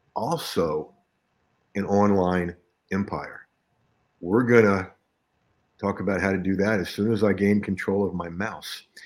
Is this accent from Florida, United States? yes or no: yes; Tallahassee, Florida, United States; See, I grew up in Tallahassee, in Florida, just about a half hour from the coast.